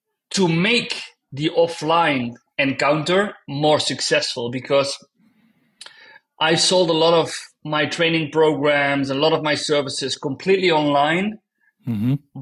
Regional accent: Maastricht, Limburg, Netherlands; English is a second language; I was born in Maastricht, by the way, which is, it couldn't be farther from Groningen.

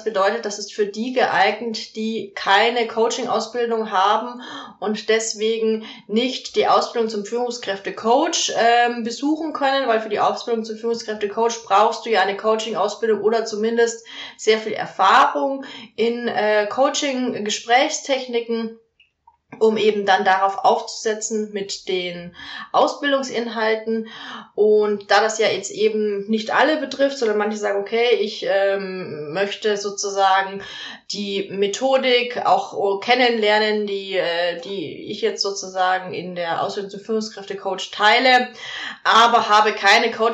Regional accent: Neuburg an der Donau, Bavaria, Germany; es gibt vier Präsenztage in Neuburg an der Donau, in meiner Heimatstadt

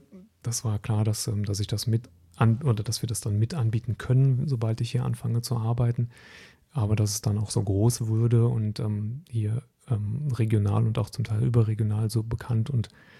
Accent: North Rhine-Westphalia, Germany; moved away; Ich bin sehr verwurzelt mit meiner Heimat am Niederrhein und nach Hessen zu ziehen, fand ich persönlich jetzt erstmal nicht so super.

